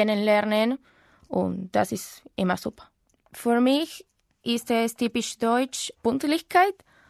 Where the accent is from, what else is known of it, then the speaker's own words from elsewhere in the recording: Argentina; German is a second language; now in Germany; Nicht nur von meiner Heimat Argentinien, sondern auch von vielen Ländern.